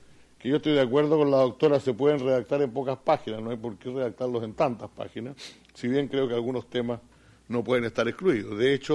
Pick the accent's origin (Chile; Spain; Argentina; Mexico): Chile; se hizo en mi país, en Chile, hace apenas 2 años y medio atrás